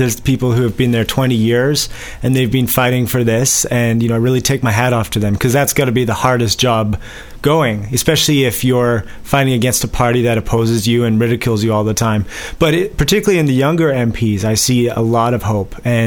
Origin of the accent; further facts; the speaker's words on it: South Africa; now in Canada; I'm originally from South Africa